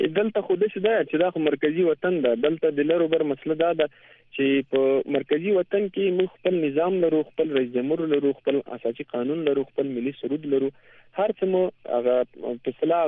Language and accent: Pashto; Mata Khan, Paktika, Afghanistan; زه خپل د پکتیکا ولایت متخان ولسوالۍ